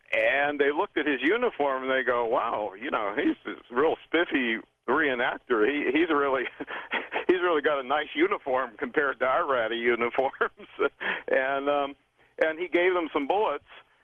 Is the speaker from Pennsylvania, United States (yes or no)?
yes; Pittsburgh, Pennsylvania, United States; Growing up in Pittsburgh, I wasn't that far away from Gettysburg